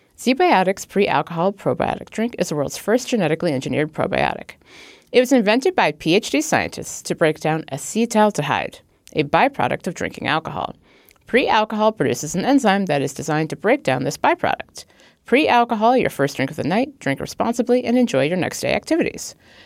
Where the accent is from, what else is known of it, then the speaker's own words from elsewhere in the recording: Cincinnati, Ohio, United States; so I'm from Ohio, yeah, southern Ohio, Cincinnati